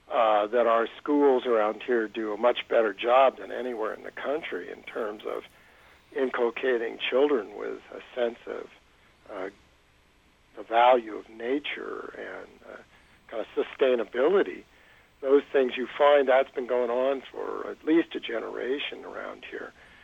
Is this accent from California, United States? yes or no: yes; California, United States; When I was young, growing up in California, we had one of the greatest public school systems in the country